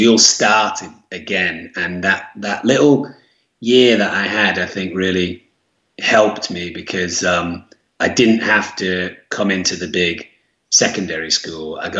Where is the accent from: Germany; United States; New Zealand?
Germany; So I was brought up as a Mancunian in a Mancunian household with two Mancunian parents. But in Germany, you know, I was brought up with currywurst and, you know, German ice cream